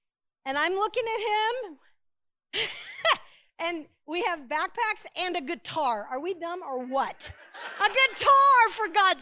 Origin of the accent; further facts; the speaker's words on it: St. Petersburg, Florida, United States; I was raised in St. Pete, and we did go camping for our vacations.